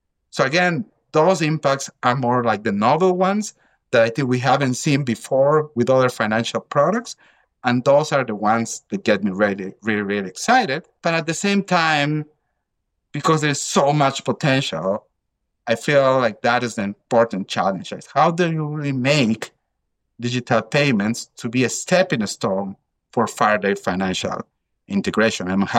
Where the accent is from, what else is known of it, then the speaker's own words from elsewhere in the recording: Bolivia; I'm from Bolivia. Informality there is like 80% of the workforce.